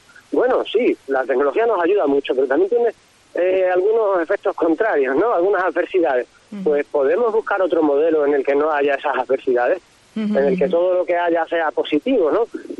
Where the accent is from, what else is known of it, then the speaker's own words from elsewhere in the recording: Cáceres, Extremadura, Spain; Porque los que somos de Cáceres, los que vivimos en la tierra